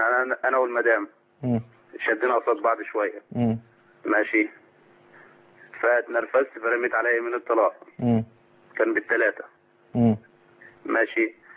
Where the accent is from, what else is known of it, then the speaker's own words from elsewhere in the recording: Mansoura, Dakahlia, Egypt; انا من الدقهليه.